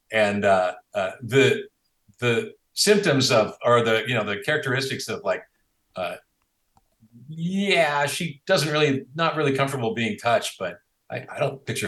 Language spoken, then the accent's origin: English; Washington, United States; also born or lived in Portland, Oregon; I grew up on the West Coast. I've always lived on the West Coast. I grew up in Washington State and the stories of the, and lived in Portland.